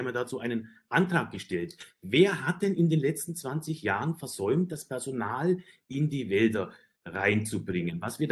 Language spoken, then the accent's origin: German; Bavaria, Germany; now in Brandenburg, Germany; Auch ich komme zwar aus Bayern, aber ich schaue es mir in Brandenburg ganz genau an.